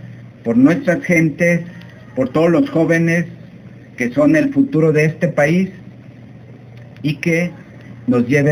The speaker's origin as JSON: {"language": "Spanish", "country": "Mexico", "said": "como universitarios y como mexicanos, no debemos de perder el sentido de este día"}